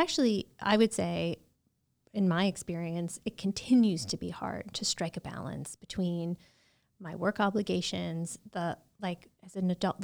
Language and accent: English; Michigan, United States; now in Tennessee, United States; Well, so first of all, I have to tell you, I'm from Michigan originally.